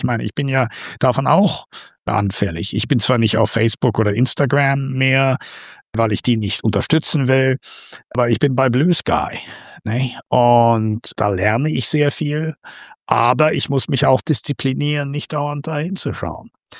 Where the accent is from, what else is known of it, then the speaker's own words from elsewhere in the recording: Australia; German is a second language; ich bin Australier und in Australien ist ja jetzt gerade der Social Media Ban eingetreten für unter 16.